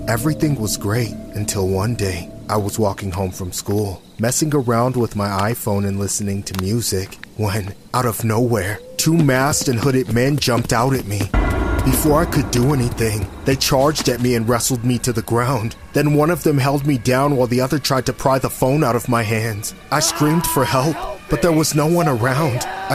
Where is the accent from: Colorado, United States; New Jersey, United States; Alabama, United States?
Colorado, United States; Denver; I grew up in Denver, Colorado my whole life.